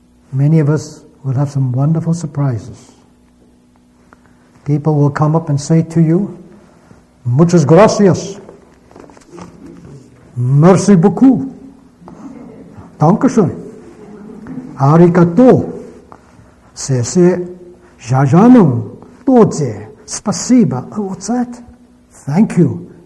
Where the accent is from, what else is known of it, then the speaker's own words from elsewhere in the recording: Shanghai, China; a Chinese boy growing up in Shanghai had a chance to hear the good news. And he's standing here tonight.